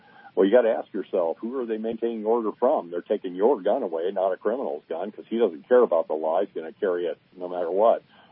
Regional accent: California, United States; But I grew up in California. I don't remember the gutters running red with blood because the average guy had a pistol to protect himself and his family.

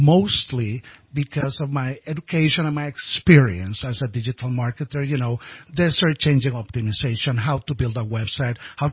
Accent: Costa Rica; moved away as an adult; now in Redding, United States; I'm originally from Costa Rica.

